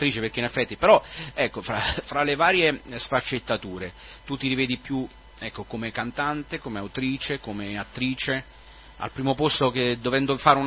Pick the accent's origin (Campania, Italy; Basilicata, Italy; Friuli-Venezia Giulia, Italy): Campania, Italy; Naples; perché in effetti anche da napoletano è difficile, no, comprendere questo tipo di linguaggio